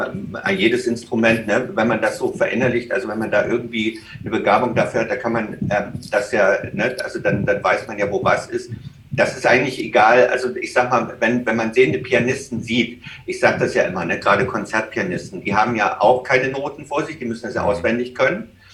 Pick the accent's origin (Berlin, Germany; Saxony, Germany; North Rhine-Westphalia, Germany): Saxony, Germany; Chemnitz; Also ich komme aus Chemnitz ursprünglich, das liegt am Fuß des Erzgebirges und das ist ja so eine Klöppel-Handwerksregion früher gewesen